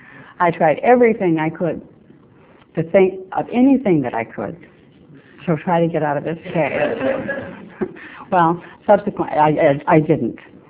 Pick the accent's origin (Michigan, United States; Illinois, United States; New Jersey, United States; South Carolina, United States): South Carolina, United States; Georgetown; moved away as an adult; now in Pembroke, United States; I'm from Pembroke on the South Shore. I'm originally from Georgetown, South Carolina. I moved here in 1960, married my husband, and moved to Pembroke.